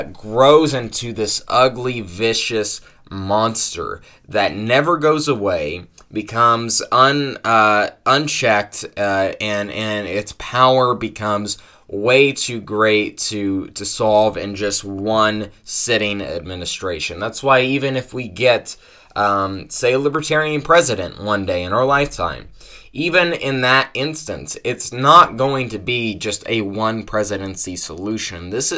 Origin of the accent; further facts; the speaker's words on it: Ohio, United States; If you don't know, I'm from Ohio, obviously, as is he